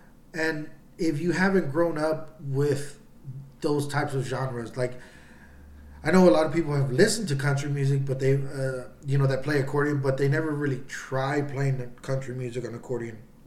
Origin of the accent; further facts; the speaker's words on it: Houston, Texas, United States; And I told them, you know, we are all from Houston, but we do different jobs.